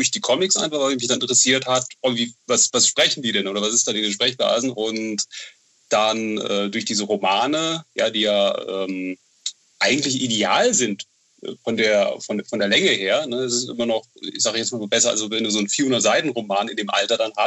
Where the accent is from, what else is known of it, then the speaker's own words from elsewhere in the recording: Bonn, North Rhine-Westphalia, Germany; Du, ich bin Bonner